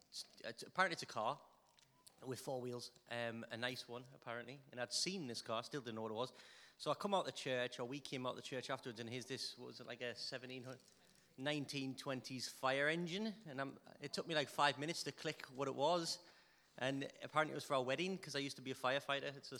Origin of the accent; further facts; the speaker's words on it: North East England, United Kingdom; accent: Geordie; You'll not understand me because I'm Geordie. I am. If you understand my accent, it's because it's from the northeast of England and we're called Geordies